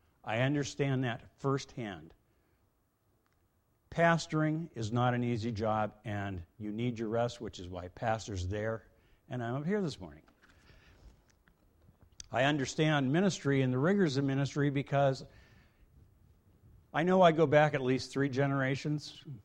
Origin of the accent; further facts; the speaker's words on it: West Coast, United States; I grew up on the West Coast. I grew up for the first 17 years of my life no more than about 8 miles from the Pacific Ocean or some other large body of water